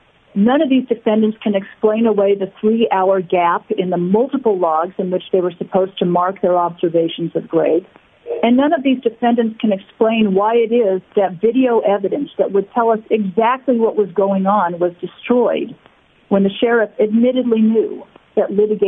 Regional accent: Scottsbluff, Nebraska, United States; I'm from Scottsbluff, Nebraska

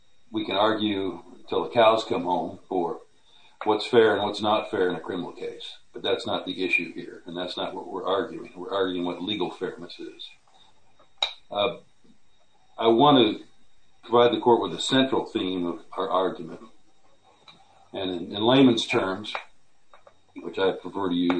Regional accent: Kansas, United States; I'm from Kansas with the law firm of Stevens and Brand

